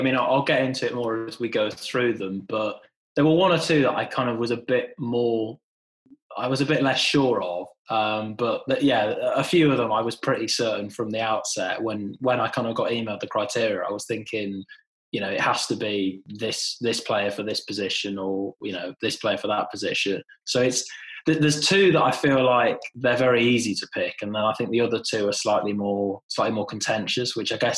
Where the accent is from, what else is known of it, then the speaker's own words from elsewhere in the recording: Wrexham, Wales, United Kingdom; I am from Wrexham and I'm a Wrexham fan.